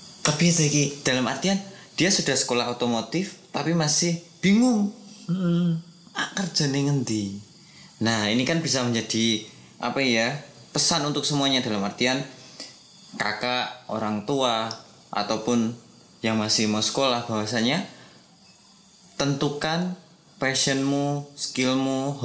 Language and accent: Indonesian; Special Region of Yogyakarta, Indonesia; kita orang Jawa, orang Gunung Kidul, secara dari kecil sampai besar